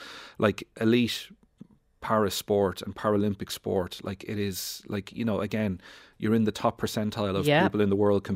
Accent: Dublin, Leinster, Ireland; I grew up in Clontarf

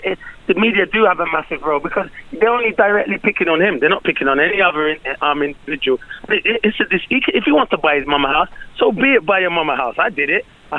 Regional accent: England, United Kingdom; born there; being a black man, I was born in England.

